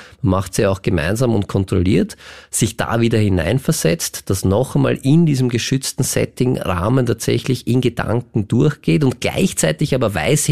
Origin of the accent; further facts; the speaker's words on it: Austria; okay, was geht denn bei uns in Österreich? Wie kann ich mich denn wehren?